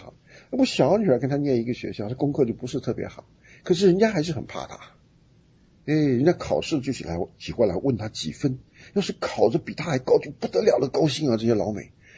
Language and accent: Chinese; Taiwan; 当我说我是个中国人的时候，我从小生长在台湾，对吧？